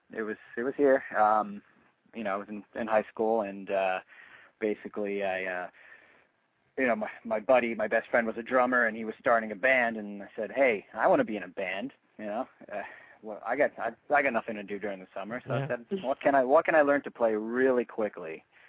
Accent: New Jersey, United States; also born or lived in Namibia; Well, I moved here when I was about 10, so unfortunately, I grew up in Jersey, so that's a way to kill an accent.

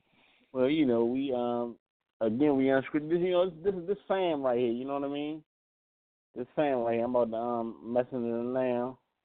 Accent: Washington, District of Columbia, United States; they mistook my accent for being a Baltimore accent, right? So respectfully, I said, no, sis, in Christ's name, I'm not from Baltimore. And so she won't get a, you know, they felt as though I was disrespecting them. I'm like, no, I said, I felt disrespected as a D.C. dude.

